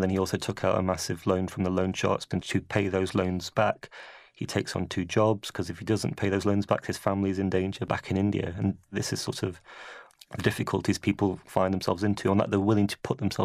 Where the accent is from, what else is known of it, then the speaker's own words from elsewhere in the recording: England, United Kingdom; born there; I was born in England